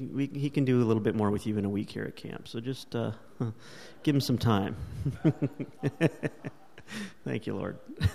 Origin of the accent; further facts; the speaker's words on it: California, United States; I am classically Californian in my sleep schedule.